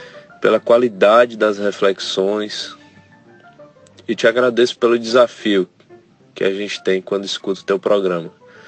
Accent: Fortaleza, Ceará, Brazil; Eu sou de Fortaleza, sou dentista.

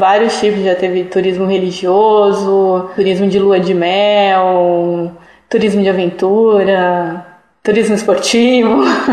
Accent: São Paulo, Brazil; born there; also born or lived in Poços de Caldas; Eu nasci em São Paulo, morei 10 anos em Minas e depois retornei a São Paulo.

